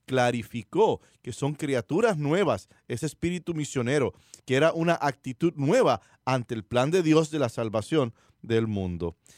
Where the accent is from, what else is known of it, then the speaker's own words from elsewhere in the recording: Gurabo, Puerto Rico; yo recuerdo algunas personas en mi pueblo donde yo me crié, el pueblo de Gurabo en Puerto Rico